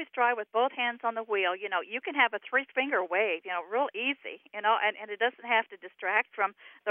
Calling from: Ohio, United States; Hi, I'm the waiver from Appalachia, Ohio.

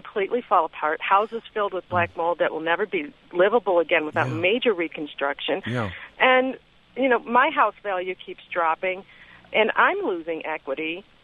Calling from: Detroit, Michigan, United States; Hi. I'm from Detroit.

